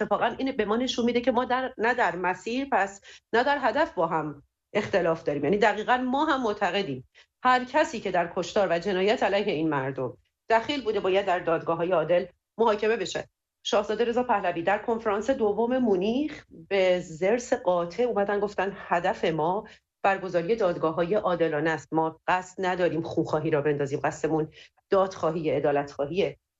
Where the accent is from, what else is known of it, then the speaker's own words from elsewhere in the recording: Iran; من به شخصه به عنوان یک ایرانی